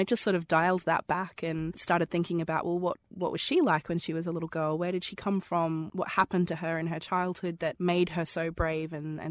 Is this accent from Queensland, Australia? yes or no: yes; Queensland, Australia; You can clearly hear that I talk funny. I am Australian. I live on the from the Sunshine Coast, which is about 20 minutes from Steve Owen's zoo.